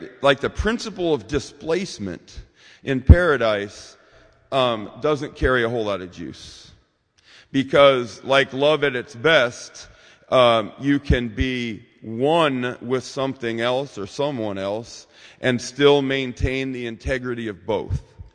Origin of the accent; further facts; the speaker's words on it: Iowa, United States; now in North Carolina, United States; I mean, I came here from Iowa, you know